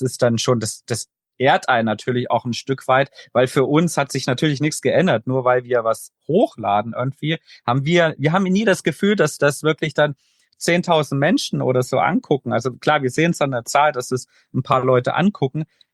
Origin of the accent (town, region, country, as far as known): Germany